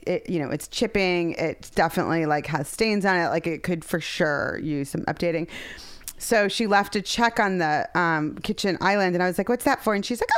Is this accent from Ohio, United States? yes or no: yes; Ohio, United States; And, you know, growing up in Ohio, you know, she didn't work.